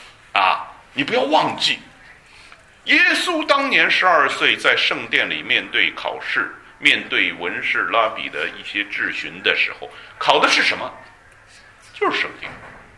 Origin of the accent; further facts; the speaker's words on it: China; 那我们中国人有古老的诗歌